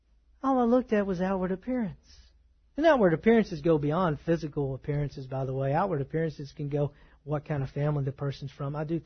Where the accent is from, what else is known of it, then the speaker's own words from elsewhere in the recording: the South, United States; I am a Southerner and I like the fact that I am a Southerner, by the way.